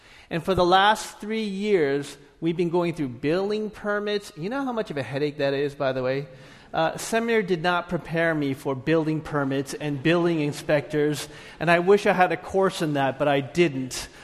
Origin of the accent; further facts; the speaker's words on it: Canada; now in Los Angeles, United States; I'm from Canada, a small town in Canada, so I'm not used to this stuff, this big city life.